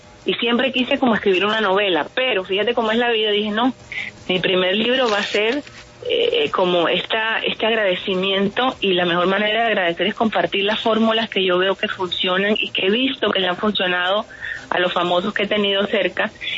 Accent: Cartagena, Bolívar, Colombia; moved away as an adult; now in United States; Yo soy cartagenera. Salí de Colombia hace más de 30 años a estudiar periodismo a Estados Unidos

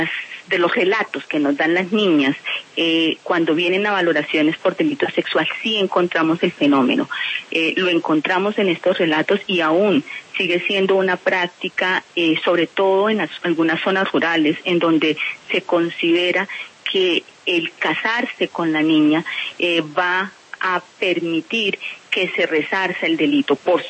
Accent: Colombia; Yo sí creo que como Estado colombiano tenemos una deuda con nuestros niños

